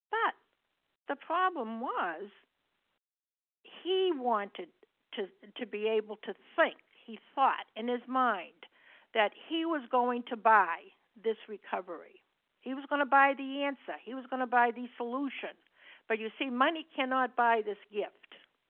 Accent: Massachusetts, United States; I'm from Massachusetts.

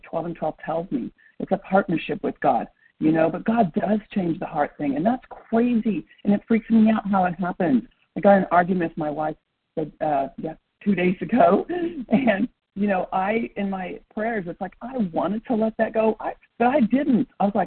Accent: Tulsa, Oklahoma, United States; From Tulsa, Oklahoma, recovered compulsive overeater and bulimic.

